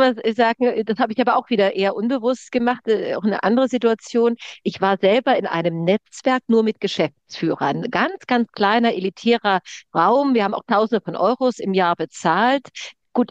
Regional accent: East Germany, Germany; ich komme aus der DDR, meine Eltern waren immer gleich beruflich, waren gleich erfahren.

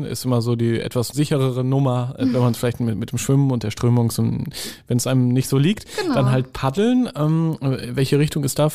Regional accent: Northern Germany, Germany; als kleines Kind, ich bin ja im Norden groß geworden, doch an der Schlei.

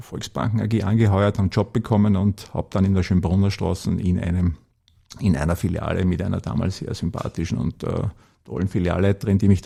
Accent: Upper Austria, Austria; weil ich als Oberösterreicher, wie gesagt, als gelernter Oberösterreicher halt immer ein bisschen plapper

